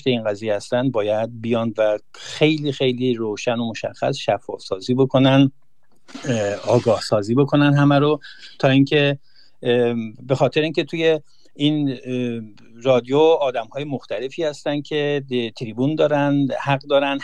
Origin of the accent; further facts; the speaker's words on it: Iran; now in Sweden; برای ما که ایرانی هستیم و توی سوئد زندگی میکنیم